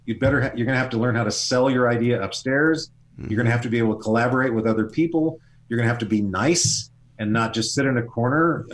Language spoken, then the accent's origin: English; United States; There's something that I learned growing up in Indian reservations